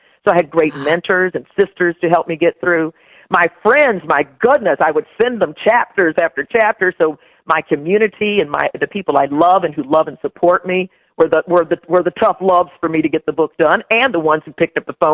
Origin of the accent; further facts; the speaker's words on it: North Carolina, United States; I think I'm one of the last generations that actually drank colored water and that kind of thing growing up in North Carolina.